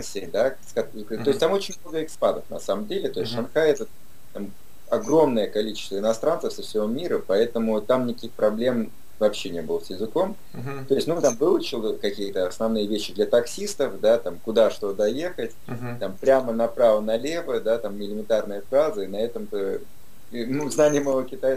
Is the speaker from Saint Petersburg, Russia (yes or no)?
yes; Saint Petersburg, Russia; born there; also born or lived in Moscow; Я родился в Питере, прожил какую-то достаточно долгую жизнь в Москве